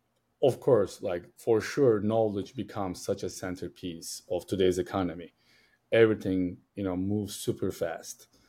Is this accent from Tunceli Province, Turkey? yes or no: no; Istanbul, Turkey; moved away as an adult; now in United States; I grew up in Istanbul, Turkey, moved to the U.S. for my master's education, studied international affairs and economics.